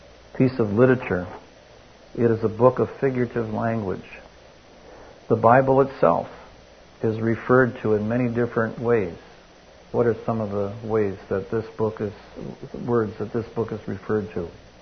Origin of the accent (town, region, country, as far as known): Wisconsin, United States; born or raised there